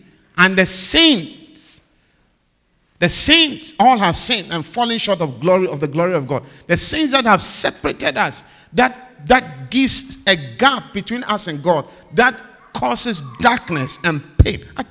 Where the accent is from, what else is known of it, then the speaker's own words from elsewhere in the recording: Ghana; Now, I come from Africa. I come from Ghana, specifically.